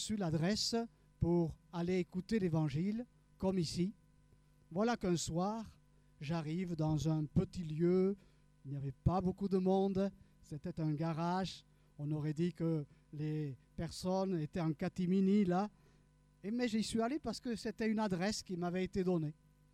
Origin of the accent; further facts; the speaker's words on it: Occitanie, France; Et de retour chez moi, dans le Gers, je me souviens que je suis allé voir un de mes amis d'école.